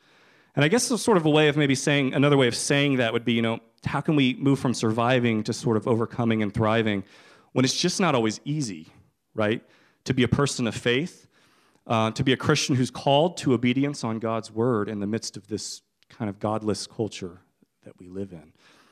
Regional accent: Kentucky, United States; Like I said, I'm from Kentucky, and we've been here about 7 years. And this is our home now.

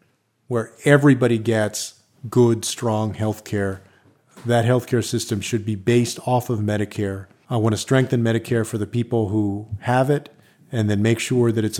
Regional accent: San Antonio, Texas, United States; Before that, I was mayor of San Antonio, which is my hometown. Grew up with my twin brother and my grandmother and my mother.

